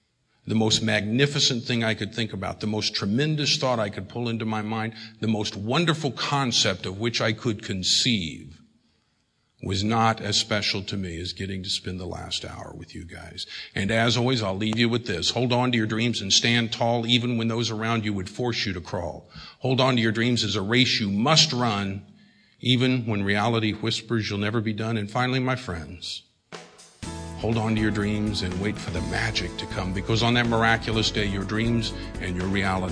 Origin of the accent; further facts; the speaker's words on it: Oklahoma, United States; I'm from Oklahoma. We don't have a beach. But thankfully, we got a river that doesn't have any water in it most of the time.